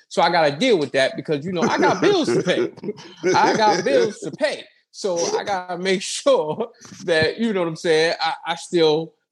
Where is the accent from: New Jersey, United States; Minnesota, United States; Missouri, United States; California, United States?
New Jersey, United States; because I am from Jersey